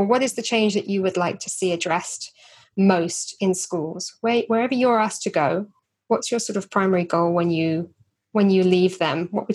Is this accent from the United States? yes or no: no; South East England, United Kingdom; I grew up in Kent. I went to a sort of secondary school, you know, comprehensive school in Kent